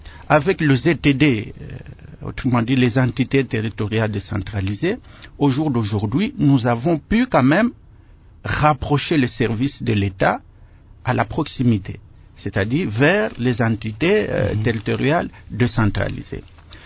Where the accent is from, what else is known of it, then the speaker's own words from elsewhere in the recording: Tanganyika, DR Congo; chez moi, à Tanganyika, le lac Tanganyika regorge de poissons qui meurent de vieillesse